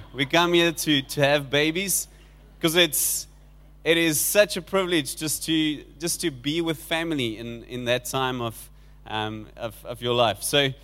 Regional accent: George, Western Cape, South Africa; I'm from George, like when Johnny introduced me.

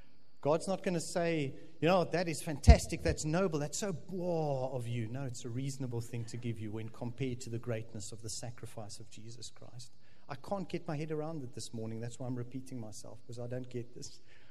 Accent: Stellenbosch, Western Cape, South Africa; especially I grew up in Stellenbosch, and just as Shofar became a church after about 5 years, we joined the church in 1996.

